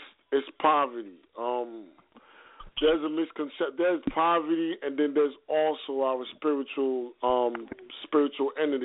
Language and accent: English; Brooklyn, New York, United States; But me, I'm not from Miami. I'm from Brooklyn, so I could speak only based on my Brooklyn experience.